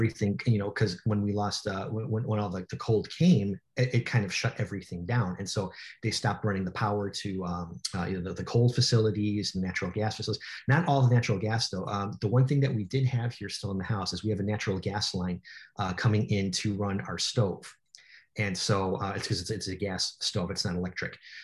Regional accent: Chicago, Illinois, United States; And I mean, growing up in Chicago, like the majority of my life, I mean, we had the infrastructure in place.

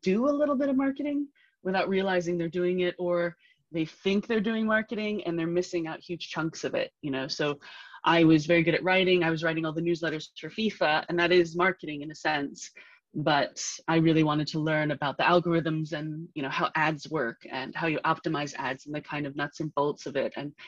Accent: New York, United States; also born or lived in England / Switzerland; I'm originally from New York. I lived in England for a long time and then Switzerland. Oh. I became a British citizen 10 years ago.

